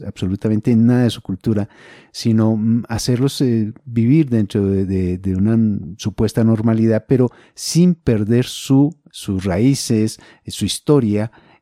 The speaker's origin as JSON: {"language": "Spanish", "country": "Colombia", "said": "claro, todos somos colombianos, pero todos somos muy distintos."}